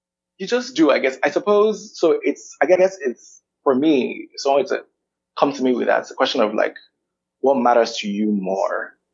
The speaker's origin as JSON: {"language": "English", "region": "Lagos", "country": "Nigeria", "said": "I'm from Lagos. I'm like, both my parents are from here."}